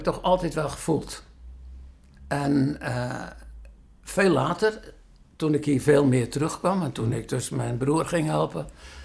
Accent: Sliedrecht, South Holland, Netherlands; geboren in Sliedrecht, in de Julianenstraat, 8 december 1930. Mm-hmm. Dus ik ben nu 89 jaar. Ik heb 25 jaar van mijn leven in Sliedrecht doorgemaakt.

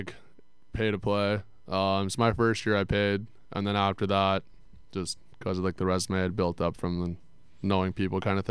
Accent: Mississauga, Ontario, Canada; So I'm from Mississauga. Mm-hmm. It's like 20 minutes outside of Toronto

